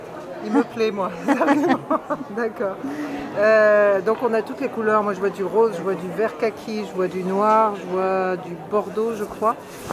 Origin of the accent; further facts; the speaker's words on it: Auvergne-Rhône-Alpes, France; au pied du granier, par chez nous en Savoie